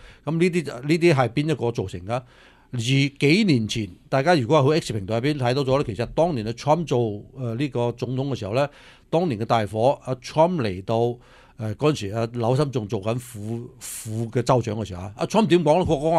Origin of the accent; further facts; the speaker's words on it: California, United States; 咁所以其實呢啲唔係話我哋加州人應該承受嘅嘢